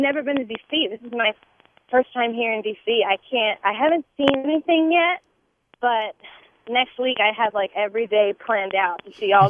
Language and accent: English; West Memphis, Arkansas, United States; I'm from West Memphis, Arkansas, which is right over the bridge, so I did a lot of theater in Tennessee.